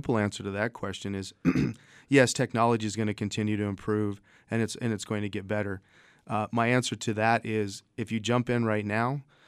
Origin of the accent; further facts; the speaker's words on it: Gila Bend, Arizona, United States; My parents' house in Gila Bend, got to get a shout out to my hometown, Gila Bend.